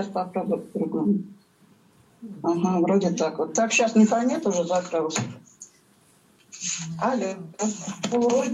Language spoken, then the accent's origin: Russian; Saint Petersburg, Russia; Как бы я из Петербурга